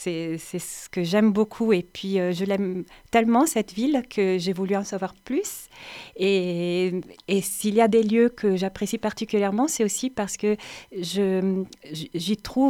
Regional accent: Bologna, Emilia-Romagna, Italy; French is a second language; also born or lived in Brussels / Barcelona; now in Montpellier, France; J'ai grandi à Bologne. en Italie. Après, j'habite à Bruxelles et à Barcelone.

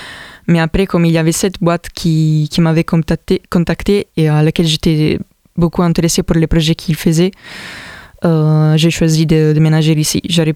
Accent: Italy; French is a second language; moved away as an adult; also born or lived in Milan; now in Montpellier, France; Je viens de l'Italie et je suis arrivée ici à Montpellier depuis 2 ans.

